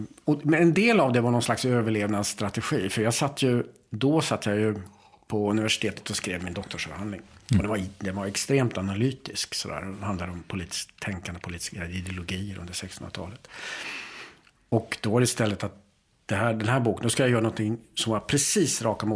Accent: Boden, Norrbotten County, Sweden; när jag växte upp där i Boden, eller rätt sagt man gick på gymnasiet och sånt där

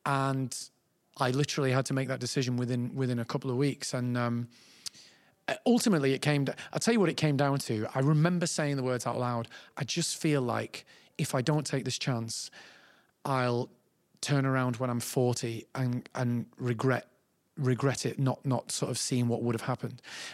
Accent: Manchester, North West England, United Kingdom; I really leaned into just being like, I'm from Manchester, I'm in the show, I'm cocky, right?

